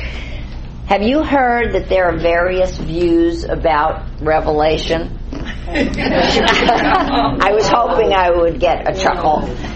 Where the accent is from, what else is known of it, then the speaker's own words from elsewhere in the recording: New York, United States; And Selma is not quiet, and neither am I. We're both from New York.